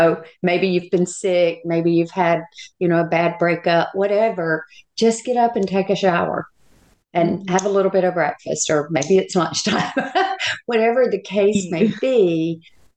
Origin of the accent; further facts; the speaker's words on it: the South, United States; I'm from the South, if you haven't already been able to pick up on that.